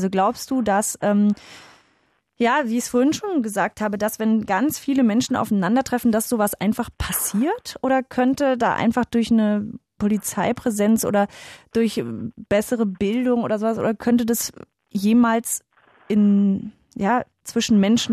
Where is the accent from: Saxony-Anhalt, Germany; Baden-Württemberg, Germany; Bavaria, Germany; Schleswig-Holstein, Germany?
Saxony-Anhalt, Germany; Ich bin ja auch aus Sachsen-Anhalt und es hat einen ganz großen Charme, muss ich sagen.